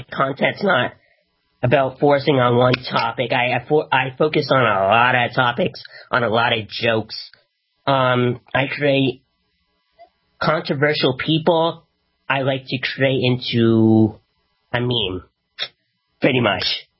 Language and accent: English; Canada; See, I'm Canadian, I don't get everything